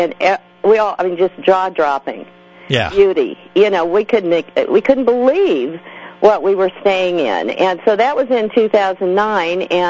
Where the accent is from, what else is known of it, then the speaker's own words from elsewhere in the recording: Sacramento, California, United States; And dragged him to my hometown in Sacramento, and that's where we brought Scuba World.